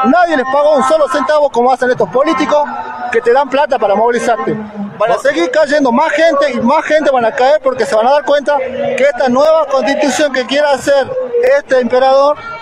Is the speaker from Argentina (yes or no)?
yes; La Quiaca, Jujuy, Argentina; Yo soy de La Quiaca.